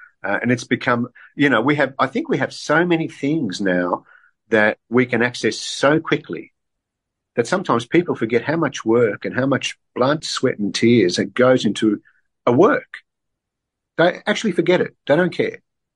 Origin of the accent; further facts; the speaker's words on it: Australia; born there; I was born in Australia, but both my parents are from southern Italy, and we always had a strong Italian kind of culture in the family anyway.